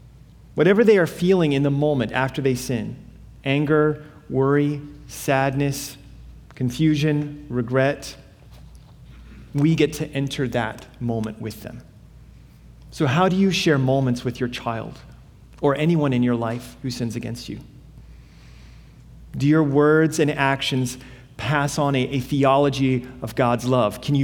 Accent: Alabama, United States; I grew up in Alabama, as I've said, and my parents still live there, and my parents continue to graciously store some of my stuff in their garage.

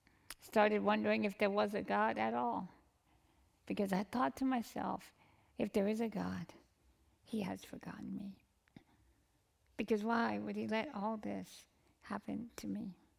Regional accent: Jamaica; Well, friends, I grew up in Jamaica, as you heard, and let me tell you, that was hard.

